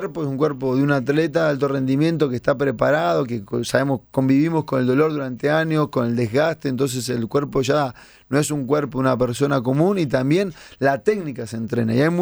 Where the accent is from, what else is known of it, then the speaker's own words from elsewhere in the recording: La Plata, Buenos Aires Province, Argentina; cuando vivía en La Plata, ¿no? Yo soy platense, para el que no sabe, cuando vivía en La Plata y estaba ahí terminando la escuela